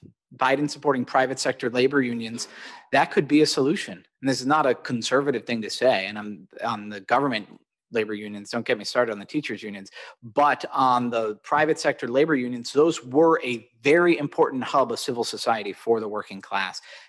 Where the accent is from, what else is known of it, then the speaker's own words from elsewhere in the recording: New York City, New York, United States; I went to a liberal arts college and I'm from Greenwich Village.